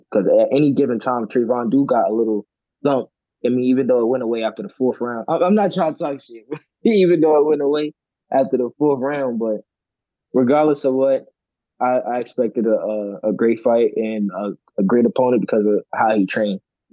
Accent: New Jersey, United States; Yes, I know I'm from Jersey. Yes, I know, like, okay … You know what I mean?

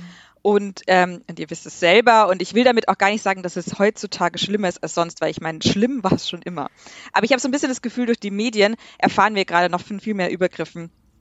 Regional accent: Regensburg, Bavaria, Germany; now in Munich, Germany; ich bin 33 Jahre alt, ich lebe in München, komme aber aus dem schönen Regensburg

